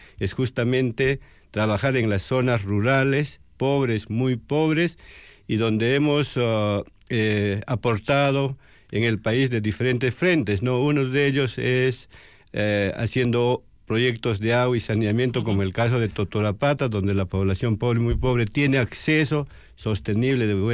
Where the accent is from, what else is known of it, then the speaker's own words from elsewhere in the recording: Ancash, Peru; born there; yo vengo del Perú, nací en la región Ancash